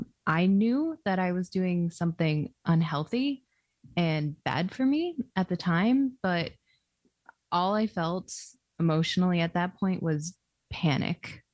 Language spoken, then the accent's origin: English; Albany, New York, United States; now in Philadelphia, United States; I was going to drive down with them to Philadelphia from where I grew up in upstate New York around Albany, where the lab Amy and I were in together.